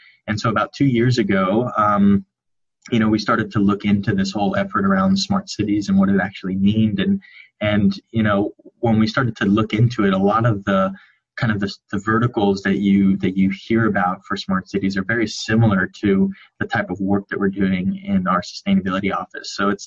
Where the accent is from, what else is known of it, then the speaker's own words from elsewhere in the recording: Miami, Florida, United States; So I'm originally from Miami, Florida. I'm a second generation Cuban American.